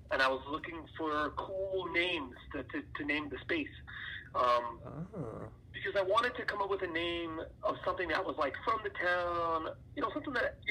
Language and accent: English; New York, United States; I grew up on Long Island. You know, I grew up eating oysters. Mm-hmm. I grew up on the water on the South Shore.